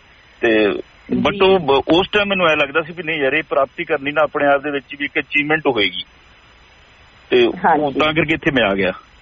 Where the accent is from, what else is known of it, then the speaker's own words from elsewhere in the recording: Alamgarh, Punjab, India; also born or lived in Ganganagar area, Rajasthan; ਰਾਜਸਥਾਨ ਤੇ ਪੰਜਾਬ ਦੇ ਬਾਰਡਰ ਤੇ ਇੱਕ ਪਿੰਡ ਹੈਗਾ ਛੋਟਾ ਜਿਹਾ ਖੂਈ ਕੁੜਾ ਰਿਕੁੰਦਰਾ ਉੱਥੇ ਮੇਰਾ ਬਰਥ ਹੋਇਆ ਸੀ ਤੇ ਮੇਰੀ ਜਿਹੜੀ ਪੜ੍ਹਾਈ ਹੈ ਪਹਿਲੀ ਤੋਂ ਲੈ ਕੇ ਅੱਠਵੀਂ ਤੱਕ ਉਹ ਅਬੋਹਰ ਦੇ ਨਾਲ ਇੱਕ ਪਿੰਡ ਹੈ ਆਲਮਗੜ੍ਹ ਉੱਥੇ ਮੈਂ ਪੜ੍ਹਿਆ